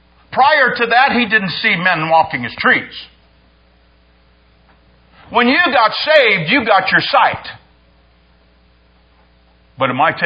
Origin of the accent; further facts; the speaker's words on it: Ohio, United States; now in New York, United States; We came here from Ohio as Ohioans, got jobs. That's how I became a New Yorker in my mind.